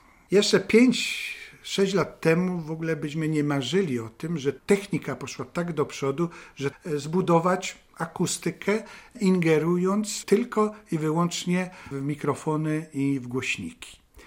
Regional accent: Białystok, Podlaskie Voivodeship, Poland; accent: Silesian; Stąd zawsze mówiłem, że jestem białostoczaninem ze śląskim akcentem.

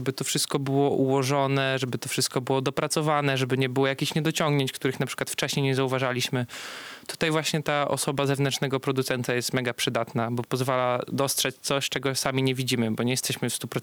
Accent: Białystok, Podlaskie Voivodeship, Poland; Jesteśmy z Białegostoku.

